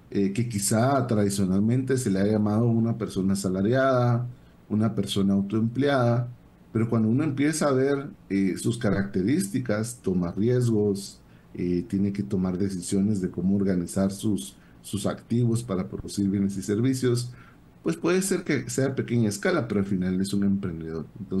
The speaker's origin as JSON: {"language": "Spanish", "country": "Guatemala", "said": "o simplemente pues somos soñadores los guatemaltecos"}